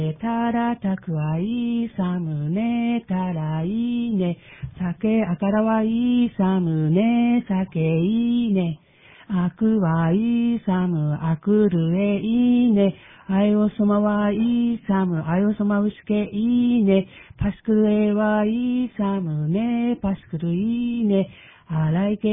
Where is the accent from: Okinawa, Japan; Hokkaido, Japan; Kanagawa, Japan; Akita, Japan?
Hokkaido, Japan; Sapporo; also born or lived in Mikasa; 私は、炭鉱の町だった三笠市で生まれました。